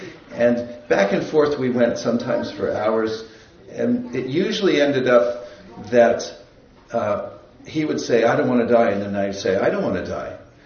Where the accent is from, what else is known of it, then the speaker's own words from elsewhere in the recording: Lafayette, California, United States; So I'm from California. I grew up in a suburb of San Francisco, in Lafayette. It's near Walnut Creek.